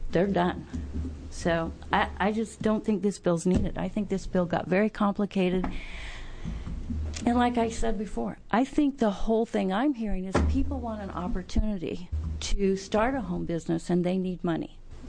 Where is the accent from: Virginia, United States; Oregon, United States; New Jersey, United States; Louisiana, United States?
Oregon, United States; Halfway; I grew up in Halfway, Oregon, so I can tell you about bread in Halfway, Oregon.